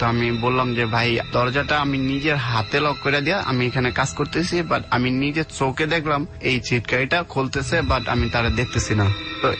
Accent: Chandpur, Chittagong Division, Bangladesh; now in Dhaka, Bangladesh; আমার দেশের বাড়ি চাঁদপুর।

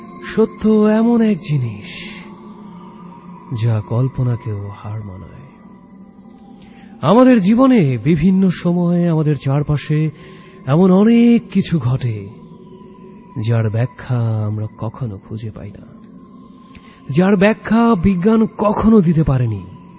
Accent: Majhdi, Chittagong Division, Bangladesh; আমরা থাকতাম নোয়াখালীর মাঝদিতে, মূলত সেটাই আমার দাদাবাড়ি এবং সেখানেই আমার বেড়ে ওঠা।

